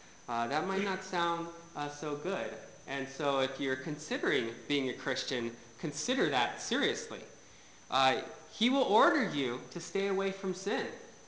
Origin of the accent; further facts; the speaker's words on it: United States; It's something that I've heard my whole life growing up in America.